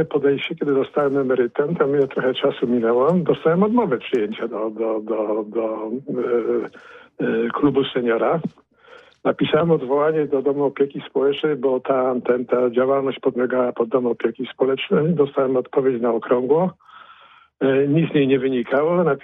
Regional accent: Poznań, Greater Poland Voivodeship, Poland; urodziłem się w Poznaniu, ponad 50 lat spędziłem w Poznaniu i zastanawiam się nad powrotem do Poznania

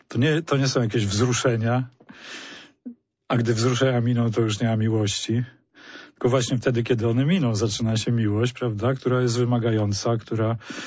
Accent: Gdańsk, Pomeranian Voivodeship, Poland; na przykład w Gdańsku, bo ja jestem gdańszczaninem

